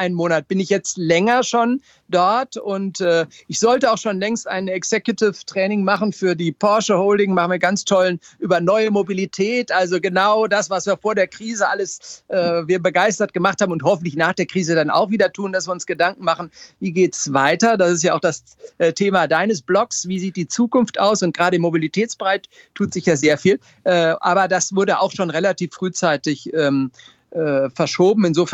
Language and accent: German; Germany; Genau, und als Deutscher, allerdings haben die Türken, wie auch andere Länder ja auch im Augenblick praktisch alle Einreisen gestoppt.